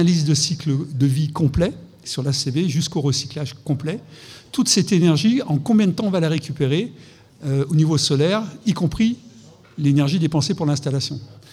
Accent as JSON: {"language": "French", "town": "Lyon", "region": "Auvergne-Rhône-Alpes", "country": "France", "tie": "born or raised there", "moved": "yes", "said": "Moi, j'étais parti de Lyon. Je suis un ancien de la Martinière, natif de la Croix-Rousse. J'étais parti pendant 30 ans quand je suis revenu à Lyon"}